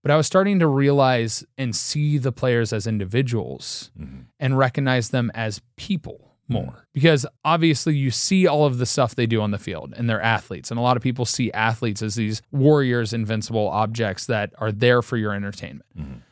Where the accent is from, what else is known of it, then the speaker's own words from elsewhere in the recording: Cincinnati, Ohio, United States; like we grew up in Cincinnati. Wade and I are obviously Bengals fans